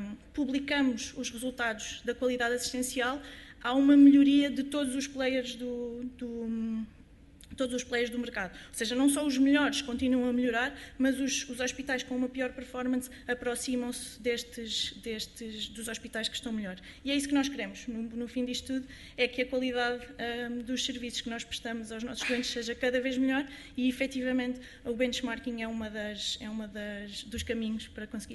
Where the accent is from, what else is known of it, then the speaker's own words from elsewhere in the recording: Portugal; Enquanto portugueses, nós se calhar temos um bocadinho um medo do escrutínio